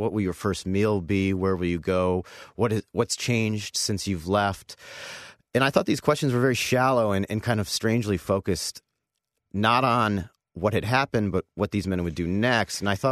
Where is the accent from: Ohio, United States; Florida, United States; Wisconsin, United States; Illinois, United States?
Ohio, United States; Cleveland; I knew, you know, I'm from Cleveland. I had reported there for a number of years. I knew the city.